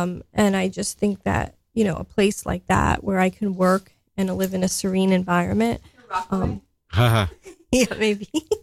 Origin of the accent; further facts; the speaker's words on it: Staten Island, New York, United States; So, I grew up, I grew up in Staten Island, New York.